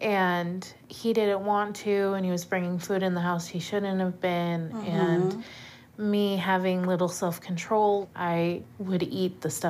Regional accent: Washington, United States; I'm from Washington State. As a kid, we were very poor.

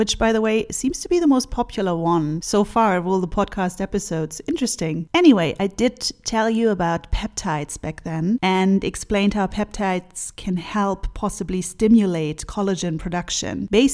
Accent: Bonn, North Rhine-Westphalia, Germany; now in Freiburg, Germany; it is much cleaner and greener than where I lived before, which was my hometown of Bonn. Bonn is close to Cologne and close to all sorts of coal mining or ex-coal mining areas

